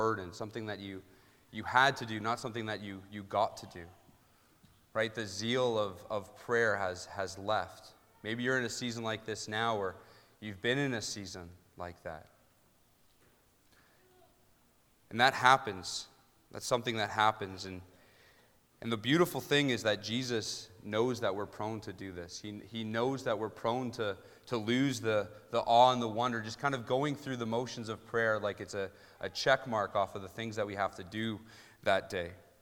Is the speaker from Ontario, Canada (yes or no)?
yes; Ontario, Canada; and, you know, I'm from Ontario, and I know we like to fight and say that there are mountains in Ontario.